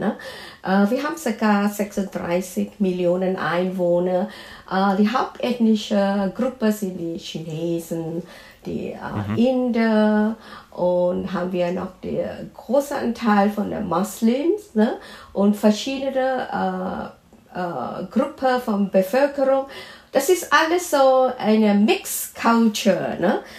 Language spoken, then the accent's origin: German; Kuala Lumpur, Malaysia; Ja, ich komme aus Kuala Lumpur.